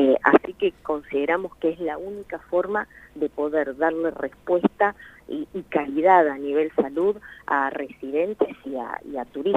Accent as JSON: {"language": "Spanish", "town": "Partido de la Costa", "region": "Buenos Aires Province", "country": "Argentina", "said": "Ustedes saben que yo soy del Partido de la Costa, así que conozco la problemática del sistema de salud a la perfección."}